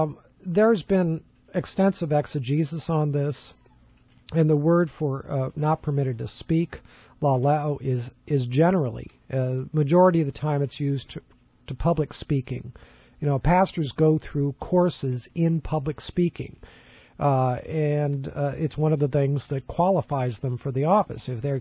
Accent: California, United States; I grew up in California.

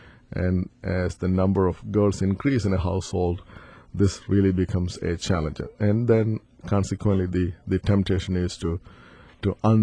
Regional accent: Kerala, India; moved away as an adult; I grew up in India as a citizen, and for the first 25 years, I was pretty much in South India. That's where I grew up

